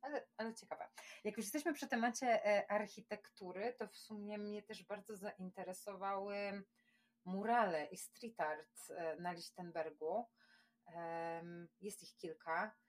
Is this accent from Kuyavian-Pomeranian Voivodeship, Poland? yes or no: yes; Bydgoszcz, Kuyavian-Pomeranian Voivodeship, Poland; w sumie jestem z Bydgoszczy i w Bydgoszczy też są takie blokowiska.